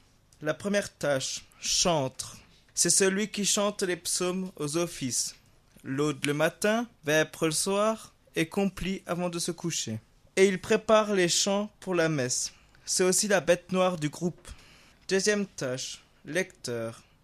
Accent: Trois-Fontaines, Grand Est, France; J'ai 22 ans. Je suis de Trois-Fontaines, en Moselle-Sud.

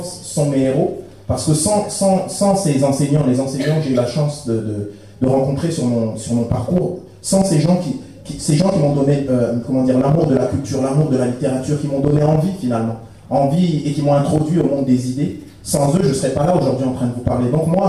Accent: Strasbourg, Grand Est, France; On revient à Strasbourg, au quartier du Neuf. Et en fait, je me considère comme un Strasbourgeois alsacien, puisque j'ai grandi à Strasbourg. Ça fait vraiment partie de moi. Pour moi, l'Alsace. Et donc, quand je suis à Nancy ici, je me sens pas très loin de la maison.

